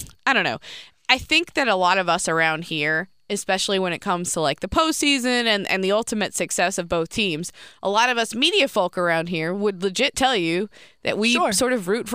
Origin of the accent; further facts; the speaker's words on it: Greensboro, North Carolina, United States; growing up in Greensboro, I've been around plenty of Wake people, and they do not return that sentiment.